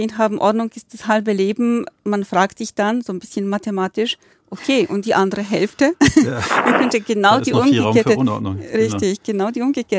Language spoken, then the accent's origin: German; eastern Poland, Poland; also born or lived in Warsaw; Ich bin in Ostpolen geboren und aufgewachsen, also ich bin komplett polnisch sozialisiert, um das so zu sagen. Ich habe in Warschau studiert, mein Studium auch dort abgeschlossen mit etlichen Semestern natürlich in Deutschland, was auch Spaß gemacht hat, und Schweden. Ich habe auch ein bisschen Schwedisch gelernt